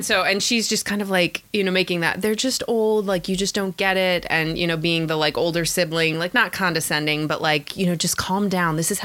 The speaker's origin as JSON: {"language": "English", "region": "California", "country": "United States", "tie": "born or raised there", "said": "obviously I grew up in California"}